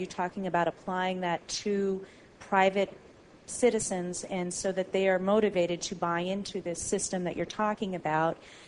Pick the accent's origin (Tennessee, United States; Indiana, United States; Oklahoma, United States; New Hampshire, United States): New Hampshire, United States; Greenland; Greenland, New Hampshire.